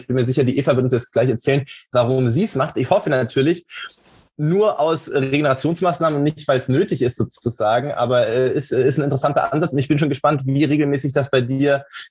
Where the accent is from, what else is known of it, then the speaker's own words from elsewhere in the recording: Baden-Württemberg, Germany; ich bin im Schwäbischen groß geworden